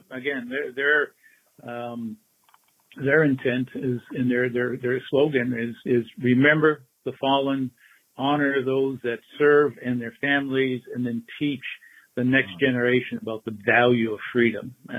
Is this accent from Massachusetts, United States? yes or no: yes; Chicopee, Massachusetts, United States; the Cemetery Commission in my hometown of Chicopee